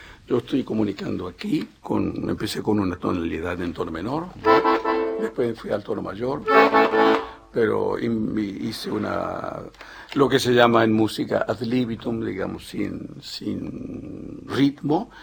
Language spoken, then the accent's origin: Spanish; Buenos Aires, Argentina; mi papá era mestizo guaraní. Yo fui criado como un chico de Buenos Aires, yo nací en Buenos Aires, pero tengo toda la caracterología de un muchacho que nació en el monte.